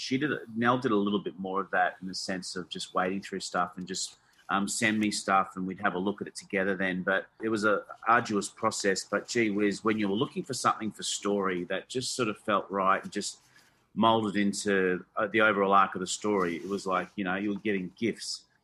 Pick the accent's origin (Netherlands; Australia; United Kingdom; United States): Australia; Queensland; And I grew up in Queensland in Australia, and being Aboriginal